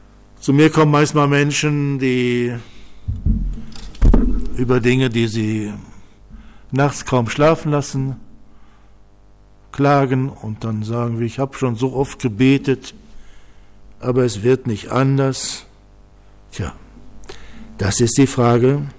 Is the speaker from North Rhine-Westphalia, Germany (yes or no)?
yes; Düsseldorf, North Rhine-Westphalia, Germany; Ich bin in Düsseldorf aufgewachsen und kann mich noch gut in meiner Kindheit erinnern an die zerbombten Häuser, an die zerstörten Straßen, an die Trümmerwüsten und so weiter.